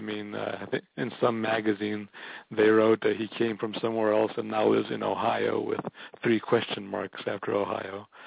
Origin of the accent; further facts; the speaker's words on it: Bulgaria; Small country in Eastern Europe.